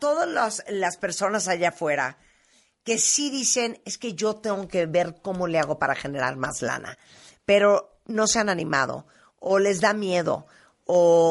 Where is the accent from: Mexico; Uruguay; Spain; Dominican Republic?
Mexico; Cada vez que estoy en Estados Unidos y que digo que soy de México, me dicen, ¿de dónde?